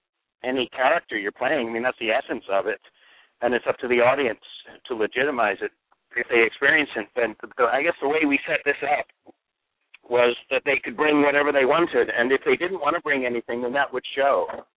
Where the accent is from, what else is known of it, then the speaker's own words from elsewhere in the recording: Hollywood, California, United States; also born or lived in England; being a, you know, a Hollywood kind of guy being brought up out there, even though I was born in England.